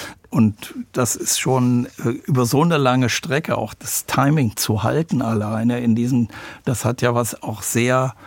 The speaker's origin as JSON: {"language": "German", "town": "Aachen", "region": "North Rhine-Westphalia", "country": "Germany", "said": "Ich bin aus Aachen"}